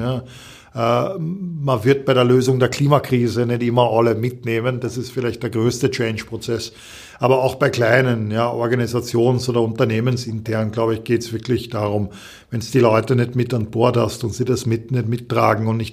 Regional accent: United Kingdom; moved away as an adult; now in Austria; Der Großteil meiner Familie wohnt in Österreich und ich habe, obwohl ich die ersten 23 Jahre in UK gewohnt habe, war ich sehr oft hier

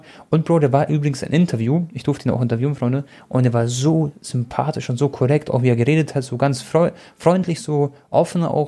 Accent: Munich, Bavaria, Germany; born there; ich bin auch in München geboren, so ich hab so viel schon, ich bin ja auch 25

